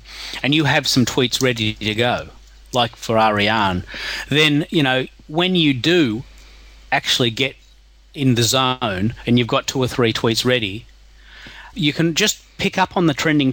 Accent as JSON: {"language": "English", "country": "Australia", "said": "Because I'm from Aussie"}